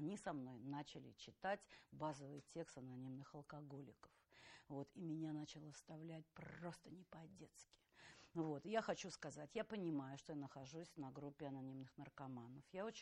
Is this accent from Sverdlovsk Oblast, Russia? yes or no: no; Saint Petersburg, Russia; приехала на Петроградскую сторону. Это моя малая родина, где я провела все свое употребление.